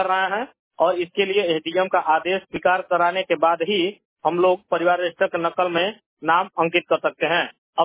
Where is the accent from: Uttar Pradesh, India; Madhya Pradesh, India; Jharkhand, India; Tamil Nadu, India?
Uttar Pradesh, India; बड़ी मस्जिद पनकड़ा सोनपुर जनपद देवरिया का मूल निवासी हूँ।